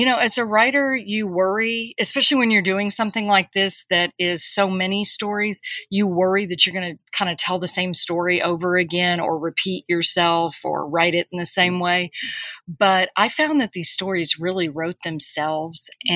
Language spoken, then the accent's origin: English; Corpus Christi, Texas, United States; I grew up in Corpus Christi, Texas, which is on the coast.